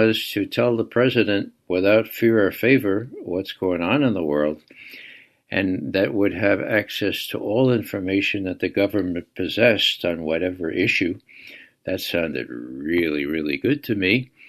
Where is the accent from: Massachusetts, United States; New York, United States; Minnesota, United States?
New York, United States; born there; I was born in the Bronx 1 week before Hitler invaded Poland.